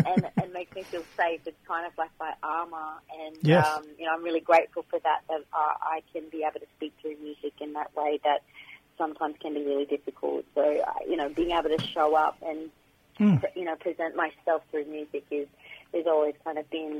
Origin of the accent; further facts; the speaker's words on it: Northern Territory, Australia; a proud Kukunyalanji and Wakaman woman. I originate, obviously, born and bred in the Northern Territory on Larrakia Nation land. So that's where all my family reside. But North Queensland is where all my blood is as well.